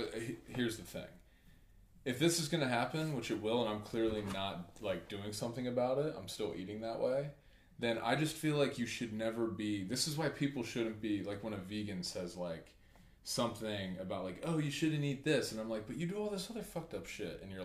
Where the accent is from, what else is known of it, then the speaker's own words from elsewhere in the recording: Pennsylvania, United States; Bro, I grew up in Lancaster County. Like, there's just like... I mean, dude, there's just hundreds of farms that have cows